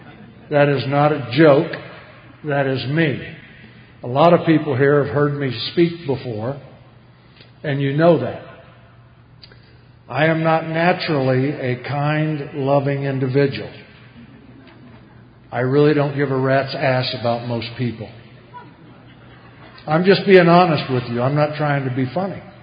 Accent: Illinois, United States; born there; I was born in Illinois, and mom and dad were married each other 50 years. My dad worked on the railroad.

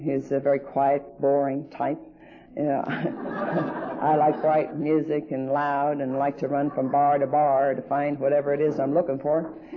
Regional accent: Ireland; And I said, well, I'm Irish, and people just start saying that.

